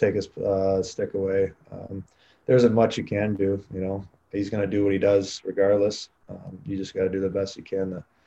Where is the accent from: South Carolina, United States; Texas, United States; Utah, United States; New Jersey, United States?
South Carolina, United States; I'm from South Carolina originally. So I'd spend my summers down there.